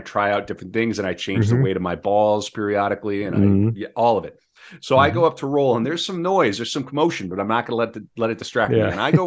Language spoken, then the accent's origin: English; North Dakota, United States; Like, and I'm from the Midwest. I'm pretty demonstrative. I'm from North Dakota. I'm not from Minnesota, but I spend enough time in Minnesota where I don't really like confrontation.